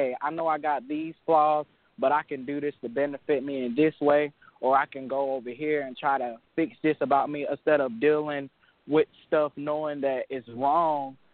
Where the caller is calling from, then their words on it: Myrtle Beach, South Carolina, United States; I'm calling from Myrtle Beach.